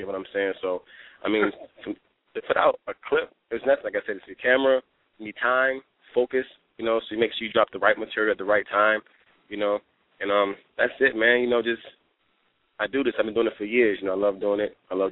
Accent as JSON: {"language": "English", "region": "Florida", "country": "United States", "tie": "born or raised there", "said": "Then they found out I was from Florida and I started dropping more clips. Then they realized something was really unique about me based off where I grew up at. I mean, I live in Florida"}